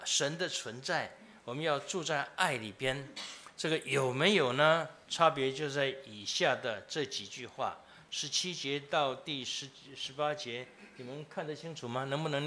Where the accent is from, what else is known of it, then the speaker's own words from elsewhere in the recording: Taiwan; 我们台湾人太好了